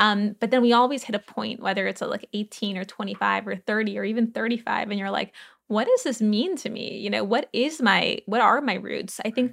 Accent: New Orleans, Louisiana, United States; I grew up in New Orleans. We were like the only Latin American family in New Orleans. I mean, at least that I knew of in central New Orleans.

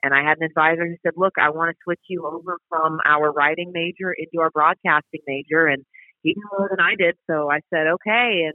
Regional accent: Atlanta, Georgia, United States; I grew up in Atlanta, but my mom is from New England.

